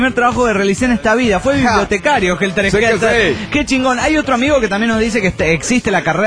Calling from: Guadalajara, Jalisco, Mexico; de Guadalajara.

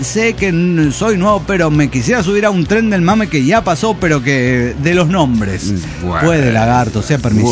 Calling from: Xalapa, Veracruz, Mexico; de Jalapa, México.

